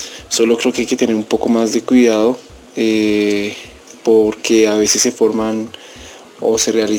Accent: Colombia

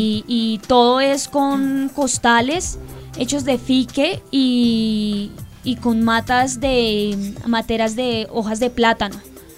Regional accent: Puente Nacional, Santander, Colombia; yo soy santandereana, vengo precisamente de Puente Nacional Santander

